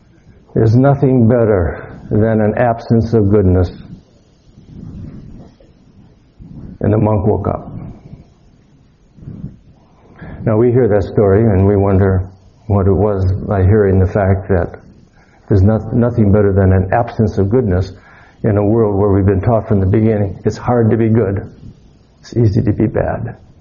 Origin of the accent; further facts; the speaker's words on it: United States; I'm male. I'm an old male. I'm an American. I'm an Aquarian. I'm a Buddhist. I'm a priest.